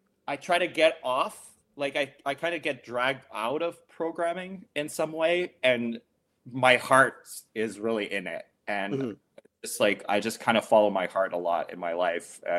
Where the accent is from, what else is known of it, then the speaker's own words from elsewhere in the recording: Montreal, Quebec, Canada; first of all, I'm from Montreal.